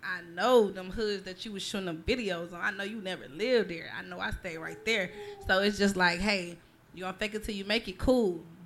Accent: Houston, Texas, United States; born there; And then I was born in Texas, so we already go big or go home anyway.

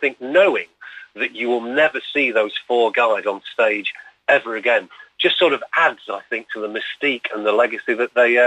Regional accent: Manchester, North West England, United Kingdom; I'm from Manchester myself

